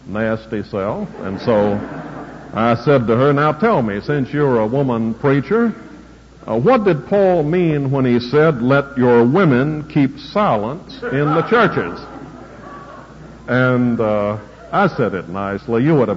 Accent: Dallas, Texas, United States; And I said, "Well, I come from Dallas, Texas."

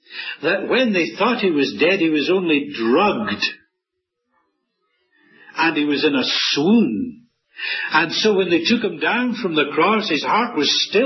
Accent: Scotland, United Kingdom; I'm not from Missouri, but I'm a Scot

